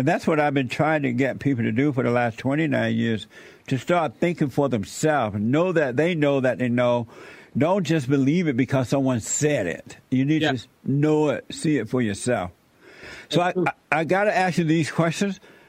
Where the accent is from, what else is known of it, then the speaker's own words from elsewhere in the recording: Alabama, United States; I grew up in Alabama. I love Alabama.